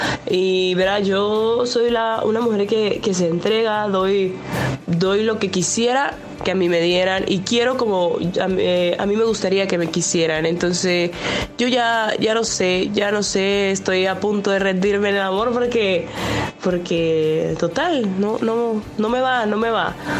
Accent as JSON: {"language": "Spanish", "country": "Venezuela", "lives_now": "Chicago, United States", "said": "le hablo desde Chicago. Soy una mujer venezolana"}